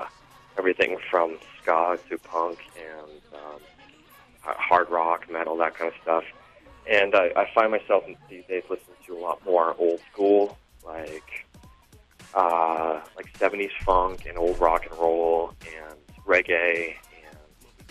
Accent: Calgary, Alberta, Canada; I've grown up in Calgary my whole life.

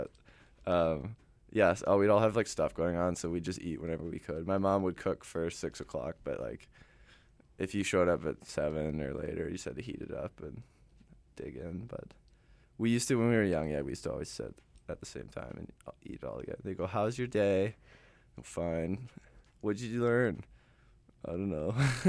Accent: England, United Kingdom; It's just so, like, as an English guy, like, mm-hmm. It just warms my heart to see that what people are still going and watching that.

